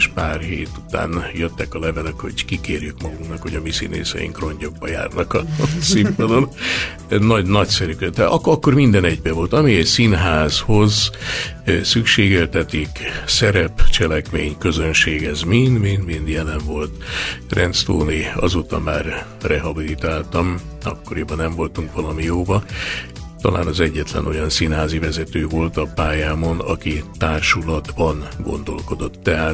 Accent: Pécs, Baranya, Hungary; Aztán innen Pécsre szerződtem, ugye én pécsi vagyok, és ott játszottam 4 évet

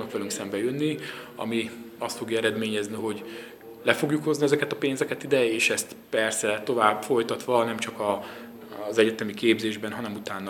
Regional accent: Hungary; magyarok vagyunk

